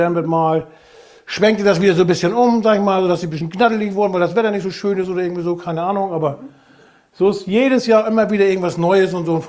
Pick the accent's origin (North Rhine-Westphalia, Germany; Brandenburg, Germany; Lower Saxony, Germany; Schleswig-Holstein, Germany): Schleswig-Holstein, Germany; Natürlich, wo ich herkomme, ne? Schönste Fleck von Eiderstedt und so.